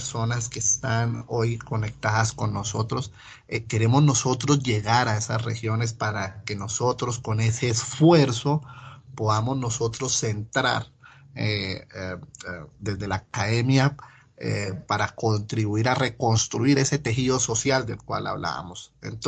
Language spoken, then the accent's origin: Spanish; Colombia; todos estos temas que nos han venido aquejando como colombianos.